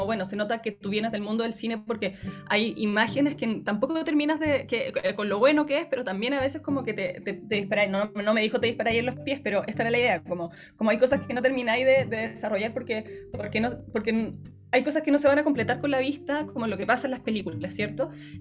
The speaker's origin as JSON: {"language": "Spanish", "country": "Chile", "said": "si nosotros empezamos a pensarnos a nosotros y a nosotras mismas como chilenos, chilenas"}